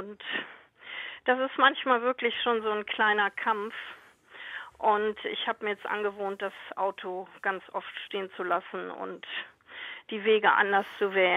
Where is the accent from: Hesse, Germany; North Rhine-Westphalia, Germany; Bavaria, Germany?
North Rhine-Westphalia, Germany; now in Hamburg, Germany; ich bin am Niederrhein groß geworden, nahe an der niederländischen Grenze und dort ist einfach Fahrradfahren Usus.